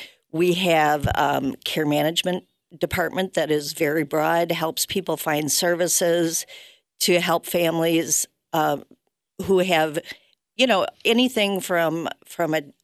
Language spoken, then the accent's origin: English; Muskegon, Michigan, United States; I was born and raised in Muskegon, went to college at Central.